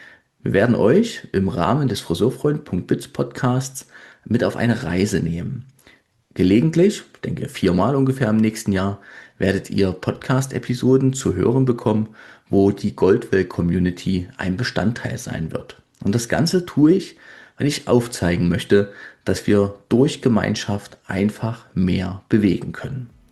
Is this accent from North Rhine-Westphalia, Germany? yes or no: no; Dresden, Saxony, Germany; wie man in meiner Heimat Dresden sagt